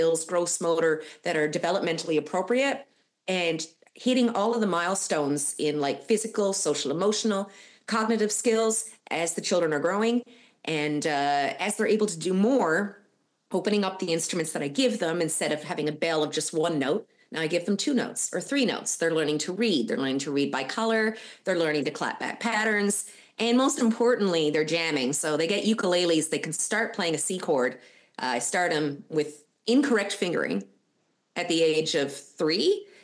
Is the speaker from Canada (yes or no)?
yes; Newfoundland and Labrador, Canada; what I grew up with in Newfoundland with my parents constantly making music with me